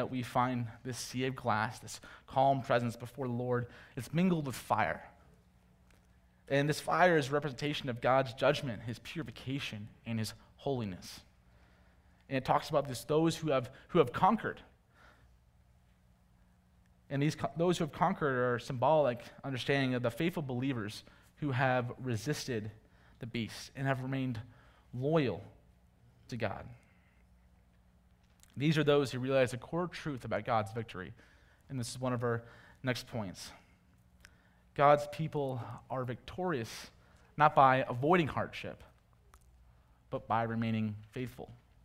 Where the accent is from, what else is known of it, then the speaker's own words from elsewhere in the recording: Michigan, United States; I couldn't help but think of my childhood growing up in Michigan. Lakes were everywhere, and they were beautiful.